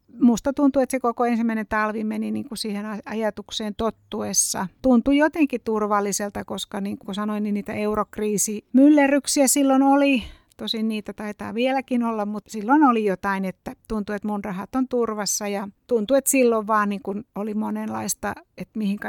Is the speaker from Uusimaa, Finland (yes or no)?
no; Tampere, Pirkanmaa, Finland; ja tulen Tampereelta ja viihdyn täällä mökillä ja maaseudulla ja omassa metsässä.